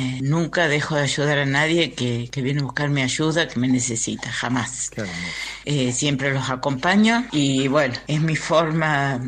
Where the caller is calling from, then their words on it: San Juan, Argentina; also born or lived in Córdoba; de San Juan. Yo estudié abogacía en Córdoba. Durante mis años en que estudié también me casé, tuve dos hijas. Y después me vine a trabajar a San Juan, sola con mis dos hijas.